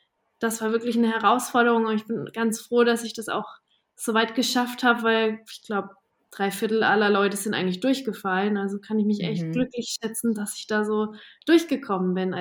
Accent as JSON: {"language": "German", "town": "Coburg", "region": "Bavaria", "country": "Germany", "tie": "born or raised there", "said": "Meine Familie, die macht das standortmäßig in Coburg, in meiner Heimatstadt, schon seit 1895"}